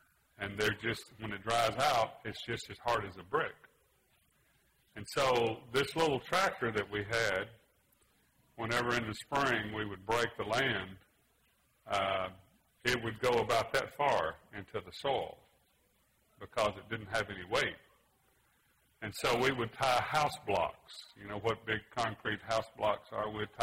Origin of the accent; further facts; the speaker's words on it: Louisiana, United States; also born or lived in Arkansas; but I didn't grow up in Arkansas. I grew up in Louisiana. And I grew up about 16 miles from the Mississippi River in the Delta on the Louisiana side across the river from Natchez, Mississippi.